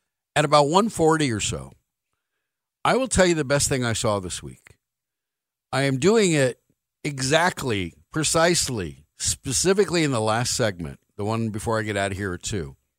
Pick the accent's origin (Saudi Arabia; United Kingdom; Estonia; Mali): Estonia; English is a second language; now in United States; I'm from Estonia. Even if I'll be on ESPN, nobody will know me, so I will still jump.